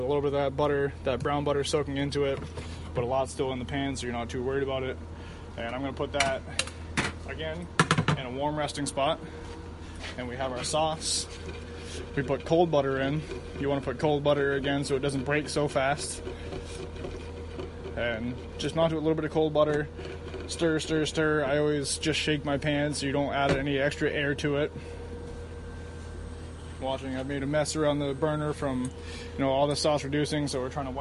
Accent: Norway, Maine, United States; now in Indianapolis, United States; I'm obviously not from Indianapolis. I'm from a small town called Norway in Maine. I grew up in the middle of nowhere

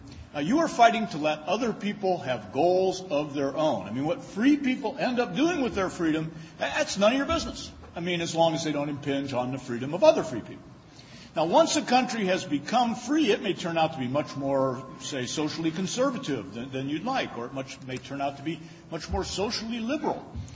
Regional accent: Toledo, Ohio, United States; moved away as an adult; also born or lived in East Coast; You know, I'm from Toledo, Ohio. I went to Miami of Ohio. My wife went to IU. I've lived 40 years out on the East Coast

